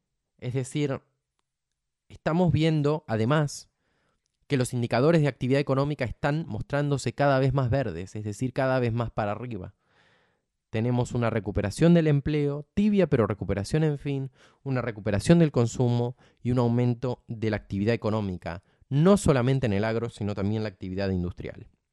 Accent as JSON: {"language": "Spanish", "country": "Argentina", "said": "Que por supuesto a mí como argentino me da orgullo que la Argentina levante estas banderas cuando nadie las levanta."}